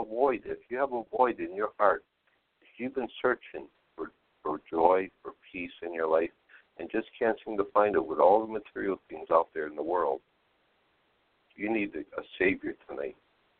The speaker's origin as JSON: {"language": "English", "region": "Ohio", "country": "United States", "said": "from the Bay Area. I'm from Ohio."}